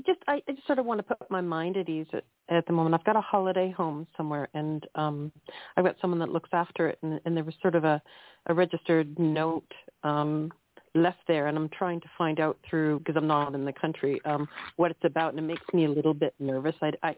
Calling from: England, United Kingdom; I'm calling from England.

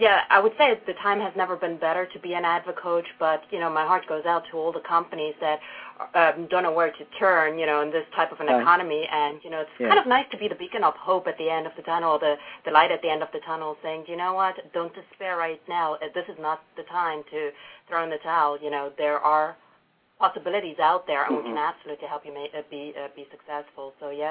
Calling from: Southbury, Connecticut, United States; I'm actually located at the Franchise Source Brands International Performance Enhancement Center, and that is right here in Southbury, Connecticut.

